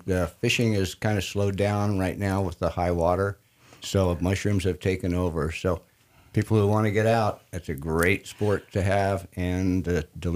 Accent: California, United States; now in Sandpoint, United States; I've been in Sandpoint about 15 years. And I came from California.

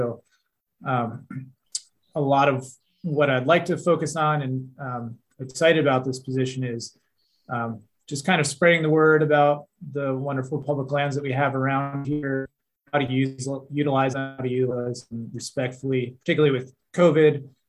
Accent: New Jersey, United States; moved away; I'm also from the East Coast, from New Jersey originally, but quickly realized that was not necessarily the place for me, not enough space.

